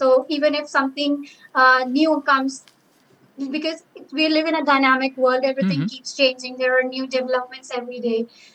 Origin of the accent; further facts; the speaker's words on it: India; because I come from India, so I had to apply for the visa.